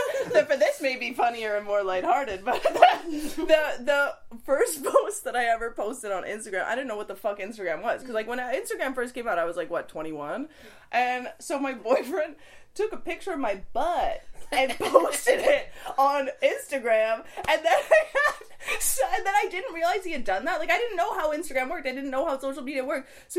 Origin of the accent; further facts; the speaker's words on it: Ireland; I'm his mom, and I'm Irish.